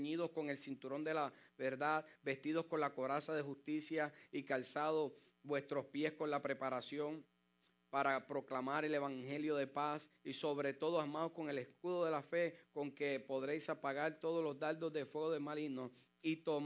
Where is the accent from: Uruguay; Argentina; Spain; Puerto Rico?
Puerto Rico; de donde yo vengo, en la isla, allá en Puerto Rico